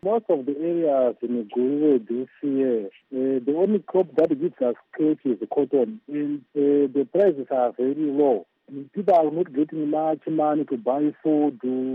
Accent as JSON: {"language": "English", "town": "Guruve", "region": "Mashonaland Central", "country": "Zimbabwe", "said": "I'm from Guruve and Fumbi Pools."}